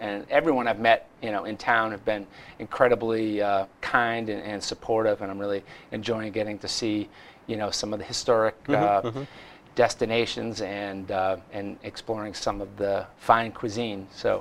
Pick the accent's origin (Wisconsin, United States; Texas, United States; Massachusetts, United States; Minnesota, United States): Massachusetts, United States; Worcester; So I'm from Worcester.